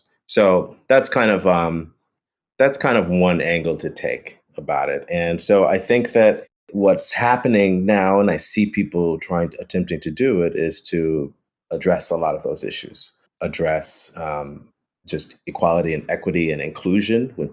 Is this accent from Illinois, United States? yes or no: yes; Chicago, Illinois, United States; even when I was growing up in Chicago, the only reason I got an opportunity to play music was mainly because there was a music program started specifically because music was taken out of the public schools in Chicago.